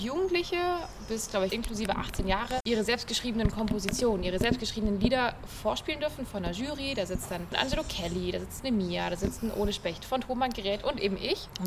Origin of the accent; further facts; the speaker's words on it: Baden-Württemberg, Germany; now in Berlin, Germany; das ist ja meine Heimat irgendwie, da bin ich hergekommen. So, da war ich ganz lange, inzwischen wohne ich in Berlin oben.